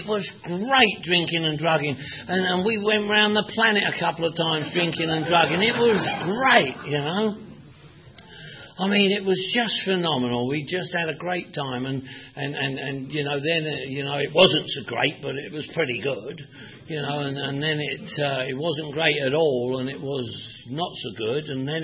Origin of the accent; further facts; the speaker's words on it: London, United Kingdom; I come from Northwest London, Irish family